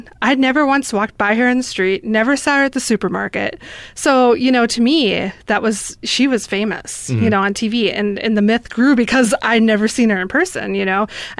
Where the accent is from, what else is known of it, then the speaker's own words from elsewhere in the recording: Austin, Minnesota, United States; Austin, Minnesota.